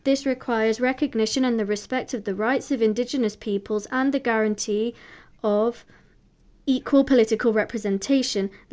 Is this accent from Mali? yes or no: yes; Azawad, Mali; I come from the Azawad region. Mali, in the heart of the Sahel, has been in conflict since its independence.